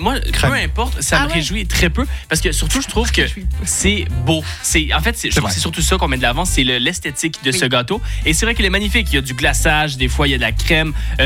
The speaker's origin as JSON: {"language": "French", "country": "United States", "second_language": "French", "said": "je suis américain, on a nord-américain, on adore le sucre."}